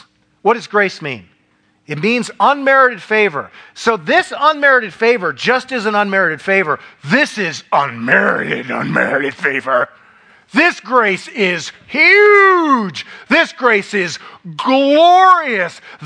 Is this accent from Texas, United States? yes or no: no; Newton, Iowa, United States; And I'm preaching at my hometown, Newton, Iowa, where I was raised.